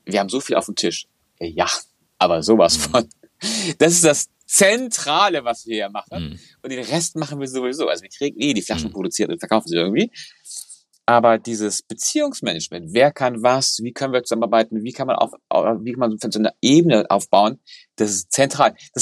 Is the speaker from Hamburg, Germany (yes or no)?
yes; Hamburg, Germany; bin ja, sag mal, in den 90er Jahren groß geworden und es gab damals keine Auswahl. Es gab nichts. Also ich bin Hamburger